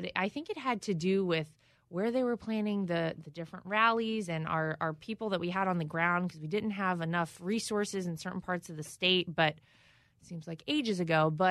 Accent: North Carolina, United States; We were in my home state of North Carolina.

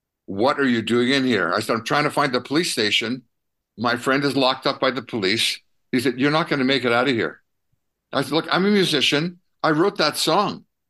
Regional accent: Winnipeg, Manitoba, Canada; I'm from Winnipeg. What do I know?

